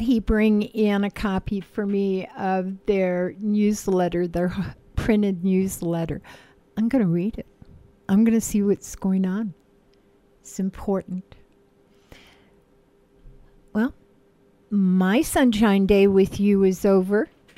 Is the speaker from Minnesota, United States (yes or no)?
no; California, United States; moved away; I'm from California, been here since 2011. This community, Roaring Fork Valley, this community is active.